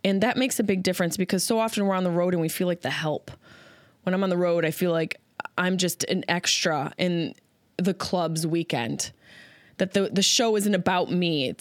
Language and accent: English; Syracuse, New York, United States; now in Los Angeles, United States; Obviously, Syracuse is my hometown.